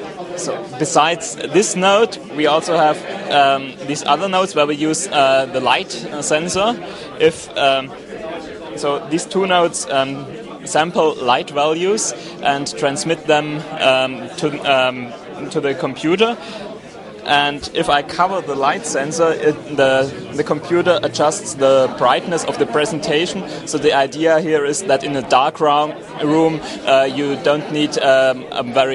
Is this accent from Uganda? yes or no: no; Germany; from Germany.